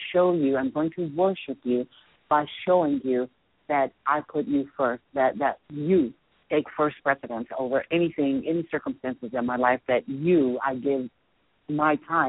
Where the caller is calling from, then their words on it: Upper Marlboro, Maryland, United States; I'm tuning in from Upper Marlboro, Maryland.